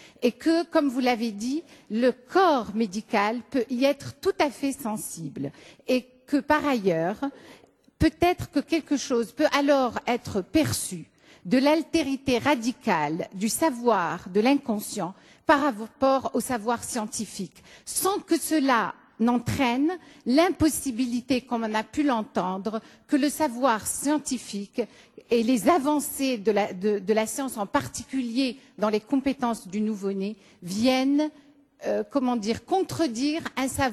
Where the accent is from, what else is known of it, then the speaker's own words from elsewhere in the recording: Morocco; Voilà, je viens du Maroc, je suis néonatologue et psychanalyste.